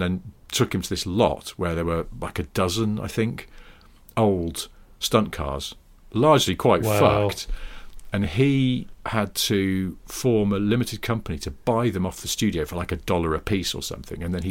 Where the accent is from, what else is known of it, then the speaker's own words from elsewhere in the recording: United States; It's hard to know, being American and not living at that time